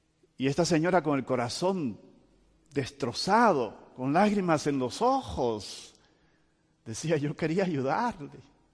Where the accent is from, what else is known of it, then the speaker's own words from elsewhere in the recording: Portland, Oregon, United States; Hay un puente allá en Portland, Oregon, de donde yo vengo